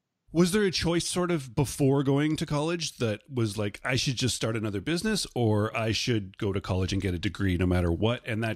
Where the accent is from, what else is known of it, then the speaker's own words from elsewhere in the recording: Canada; I'm Canadian